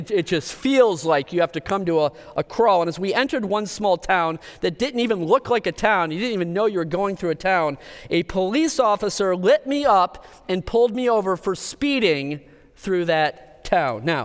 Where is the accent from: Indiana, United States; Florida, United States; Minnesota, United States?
Minnesota, United States; Well, no. We're from Minnesota.